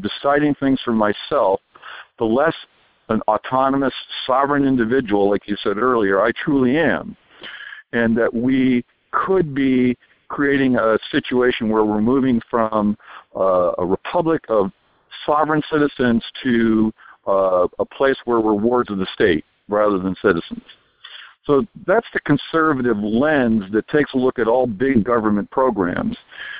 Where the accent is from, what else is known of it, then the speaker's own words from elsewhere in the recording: Detroit, Michigan, United States; What's most important for a kid growing up today in Detroit, my hometown, a failed city